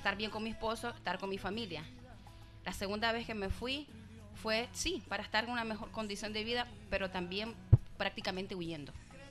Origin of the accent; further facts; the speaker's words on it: Nicaragua; moved away; cuando yo vengo a Nicaragua, yo casi me arrodillo y beso mi tierra.